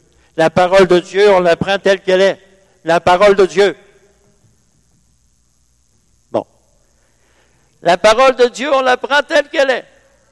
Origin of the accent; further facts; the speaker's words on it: Quebec, Canada; On n'est pas juif. On est québécois.